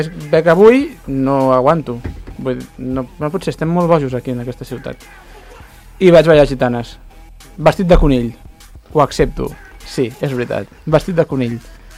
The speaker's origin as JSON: {"language": "Catalan", "country": "United Kingdom", "said": "jo com a bon britànic no m'agrada"}